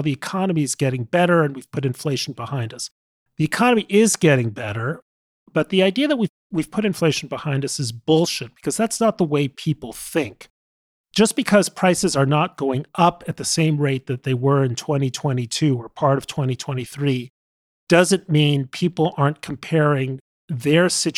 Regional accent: Mexico City, Mexico; Yeah, I grew up in Mexico City. My grandparents moved to Mexico in the 30s, and my father was born there and was a Mexican-American dual passport citizen holder. But my formative years were in Mexico City.

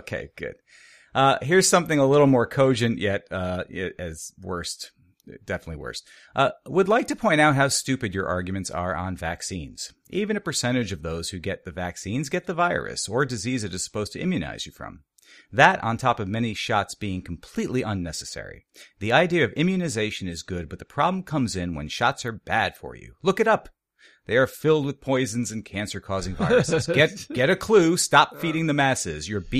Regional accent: Utah, United States; I'm a very religious person. I'm from Utah. You can guess what religion I belong to.

